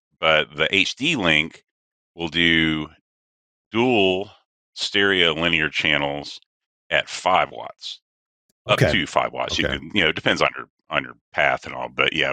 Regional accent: Panama City, Florida, United States; when I was growing up in Panama City, we would do broadcasts from clubs on Panama City Beach

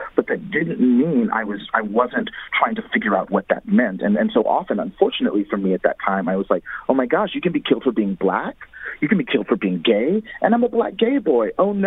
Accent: Lewisville, Texas, United States; where I grew up in Louisville, Texas, in the suburbs north of Dallas.

